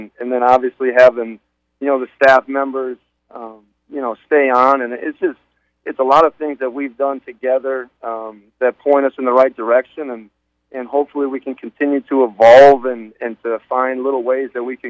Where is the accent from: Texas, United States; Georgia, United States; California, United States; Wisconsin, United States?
Wisconsin, United States; now in St. Louis, United States; So and growing up in Wisconsin, I'm very well versed for this type of weather.